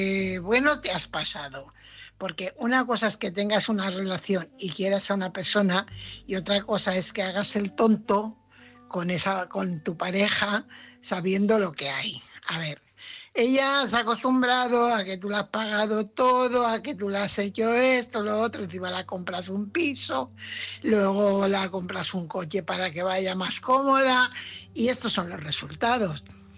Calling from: Fuenlabrada, Community of Madrid, Spain; corresponsal de Fuenlabrada.

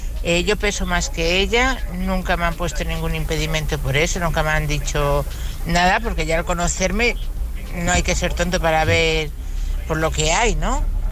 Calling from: Madrid, Community of Madrid, Spain; de Madrid.

